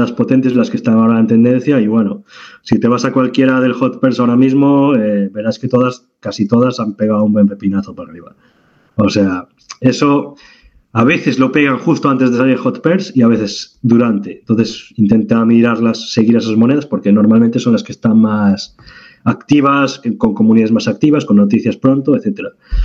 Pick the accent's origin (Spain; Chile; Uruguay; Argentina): Spain; Mucha gente no sabe que somos españoles.